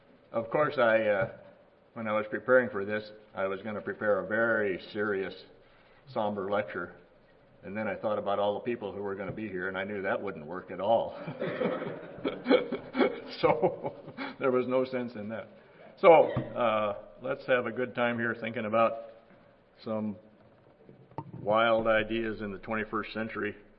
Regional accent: Iowa, United States; I grew up in Iowa, spent time in Oregon

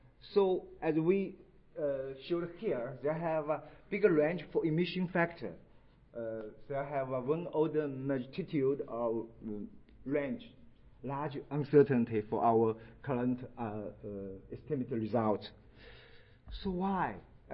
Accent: China; English is a second language; I'm from China. As you know, English is not my native language.

